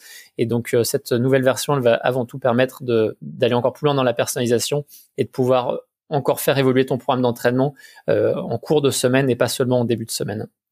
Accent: Auvergne-Rhône-Alpes, France; moi, je viens de Savoie, et de Haute-Savoie.

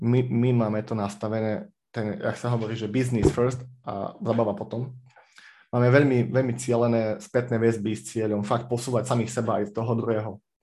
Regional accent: Košice, Košice Region, Slovakia; ja som Košičan, ale momentálne už pôsobím v Spiske Novej Vsi, čiže už a ja dochádzam.

